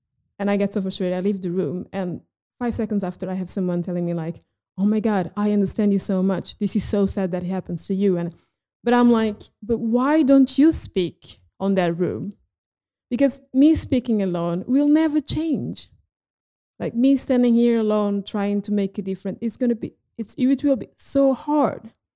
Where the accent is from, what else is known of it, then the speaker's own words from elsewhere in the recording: Portugal; like a teenager growing up in Portugal